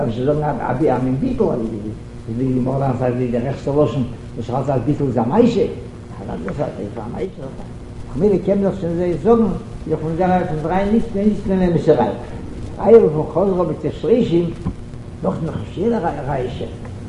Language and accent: German; Vienna, Austria; Man sagt, dass ich weiß nicht, was ich beschreibe, sondern ich bin Wiener.